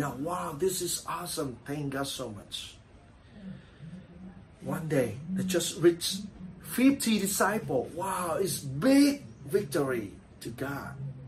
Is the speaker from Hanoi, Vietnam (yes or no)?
yes; Hanoi, Vietnam; English is a second language; When we see my hometown in Hanoi to have the disciple. So in the New Year holidays, whenever we take the trip to our hometown, I still look at the people over there.